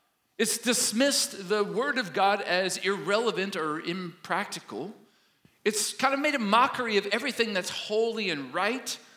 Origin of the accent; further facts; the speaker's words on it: Kentucky, United States; Now, remember, I grew up in Kentucky, right?